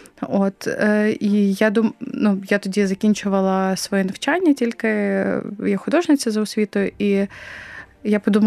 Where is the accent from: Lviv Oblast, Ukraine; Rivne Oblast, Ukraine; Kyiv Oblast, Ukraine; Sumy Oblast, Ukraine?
Lviv Oblast, Ukraine; Lviv; Я взагалі із Львова. В мене батьки військовослужбовці.